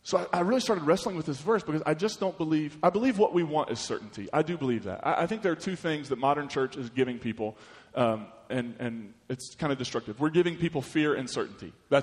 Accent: Kentucky, United States; I'm from Kentucky.

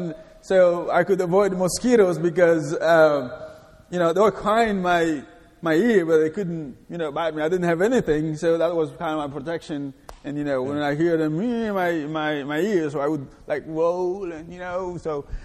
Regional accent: Saint-Michel, Artibonite, Haiti; I was born in Haiti. I was born in a place not as beautiful as your place, but in the countryside called Saint-Michel. It's like the middle north in Haiti. And I raised in the farm, you know, with my dad and my mom

